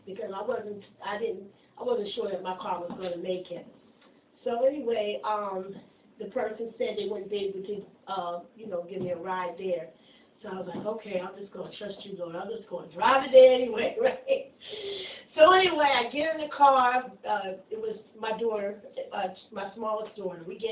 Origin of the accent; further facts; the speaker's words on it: New Jersey, United States; I'm from Ocean County, so they were having a Passover service.